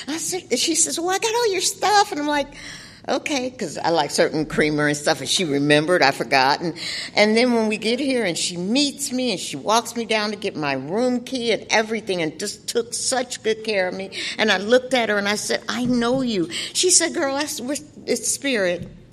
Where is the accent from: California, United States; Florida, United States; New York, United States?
California, United States; Los Angeles; I'm a recovering Catholic school girl. I'm from Los Angeles, California.